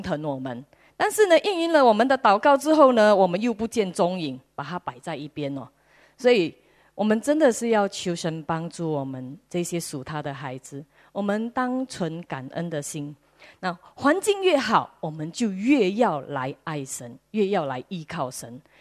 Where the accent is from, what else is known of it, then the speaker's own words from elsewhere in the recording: Fujian, China; accent: Fujian; 那我们就会我们福建话所说的自己来